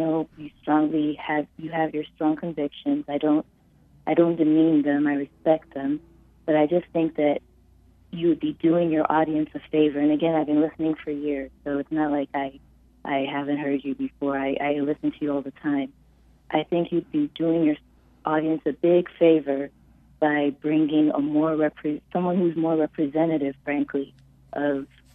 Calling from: Maryland, United States; And I'm calling from Maryland.

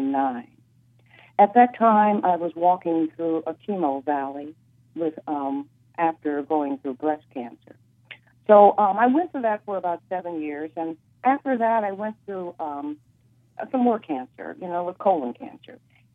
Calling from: Hawaii, United States; Yeah, the last time I called you, I was calling from Baja, California, Mexico. Now I'm back in my home in Oahu.

